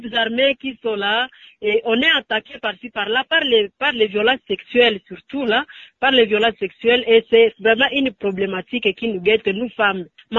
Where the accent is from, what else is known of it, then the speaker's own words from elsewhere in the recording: Lubero, North Kivu, DR Congo; Oui, depuis que la MONUSCO est chez nous à Lubero